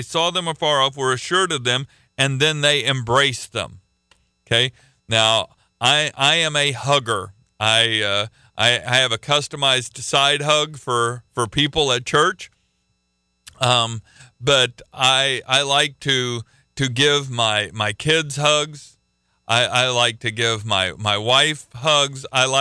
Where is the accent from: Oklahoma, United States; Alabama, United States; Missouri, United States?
Oklahoma, United States; Listen, I am from Oklahoma. I will make fun of Oklahoma. You are not going to offend me.